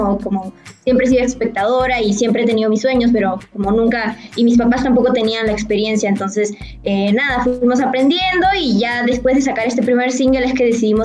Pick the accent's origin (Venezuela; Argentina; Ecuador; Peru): Peru; yo siempre tuve la idea de poder llevar algo como nacional, como peruano, se podría decir, mi música